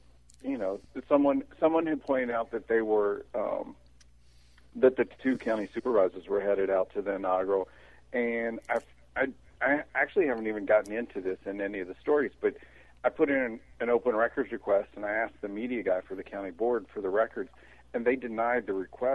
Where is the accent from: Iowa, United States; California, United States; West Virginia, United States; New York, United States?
West Virginia, United States; I grew up in West Virginia. My father was a teacher, but he became active politically.